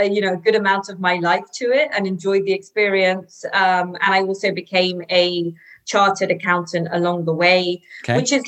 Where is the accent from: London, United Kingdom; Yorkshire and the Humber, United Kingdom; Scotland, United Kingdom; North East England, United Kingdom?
London, United Kingdom; I was born and raised in London. We came from India to London via Africa. So there's a generation of my family that was born in Africa, in Kenya.